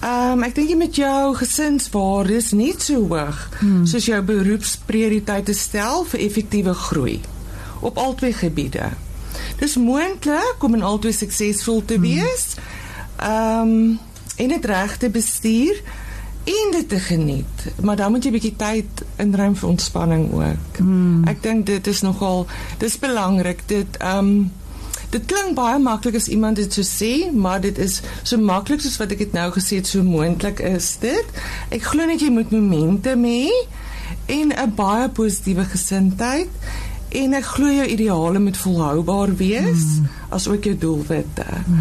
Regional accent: Free State, South Africa; moved away as an adult; Ek kom van die Vrye Staat af, ek is daar gebore, en ek het daar groot geword, en na school het ek die wereld ingevaar

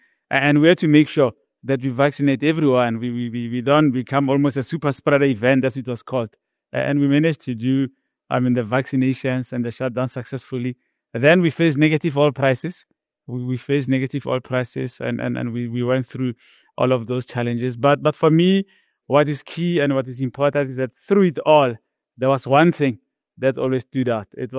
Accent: Hammanskraal, Gauteng, South Africa; I grew up in Hammanskraal, north of Pretoria, Sirman, that's what the village is called. So it was a rural village.

